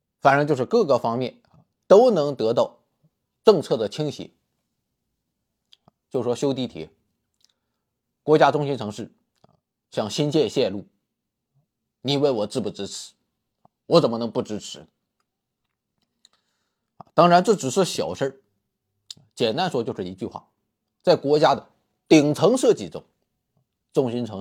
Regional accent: Dalian, Liaoning, China; 我是作为一个大连人

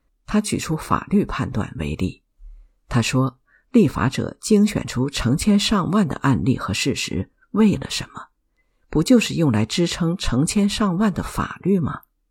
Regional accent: China; 在我们中国人之间，这种似是而非、模棱两可的争论太多了

